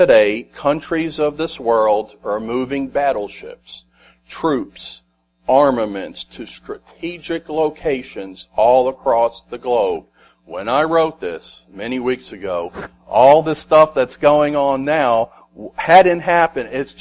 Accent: United States; The world as we once knew it, as what we recall growing up in America, no longer exist.

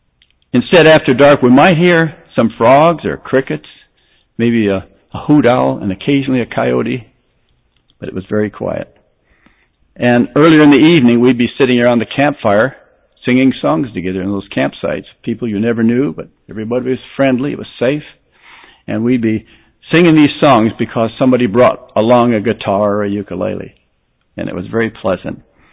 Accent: Santa Monica, California, United States; also born or lived in Montana; When I grew up in Santa Monica, California, I was blessed to have God-fearing parents who practiced what they preached.

